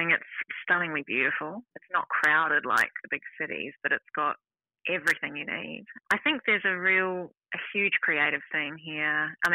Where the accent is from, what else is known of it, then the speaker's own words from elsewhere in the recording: New Zealand; I grew up in New Zealand